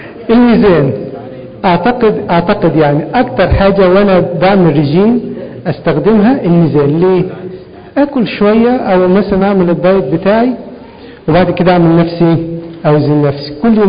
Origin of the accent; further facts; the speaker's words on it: Upper Egypt, Egypt; يعني في مثل بلدي عندنا في الصعيد يقول ايه؟